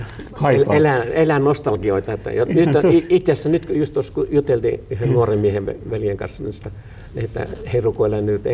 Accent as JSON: {"language": "Finnish", "town": "Pello", "region": "Lapland", "country": "Finland", "tie": "born or raised there", "also_born_or_lived": "Kemi", "said": "Lukiossa just tuli, muutettiin Pellosta pikkukylältä Kemin kaupunki, mikä on niin kuin kommunistikaupunki."}